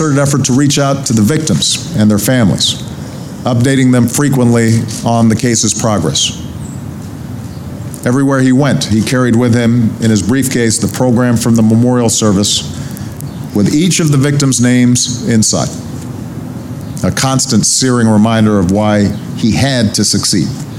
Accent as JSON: {"language": "English", "town": "Chicago", "region": "Illinois", "country": "United States", "tie": "born or raised there", "said": "in my hometown of Chicago, in my home state of Illinois."}